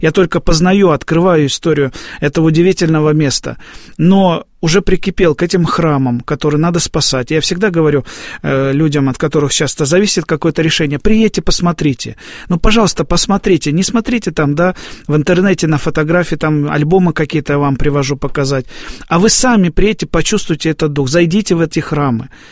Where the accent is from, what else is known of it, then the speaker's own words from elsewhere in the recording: Far East, Russia; born there; Мои корни уходят вглубь Руси, можно так сказать. Да, мама из Сибири была родом. Там отец был в Тульской области, сам я родился на Дальнем Востоке.